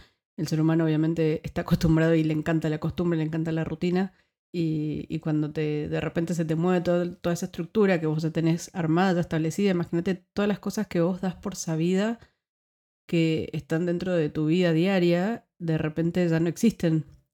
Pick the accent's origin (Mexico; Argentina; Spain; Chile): Argentina; now in Netherlands; algunos casos concretos de choques culturales que yo sufrí o de choque cultural que yo sufrí cuando me mudé de Argentina acá a Países Bajos.